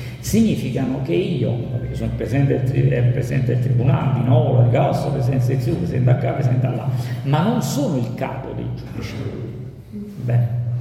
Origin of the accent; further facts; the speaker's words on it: Naples, Campania, Italy; Mo, giorni siamo napoletano, quindi già lo diciamo, no?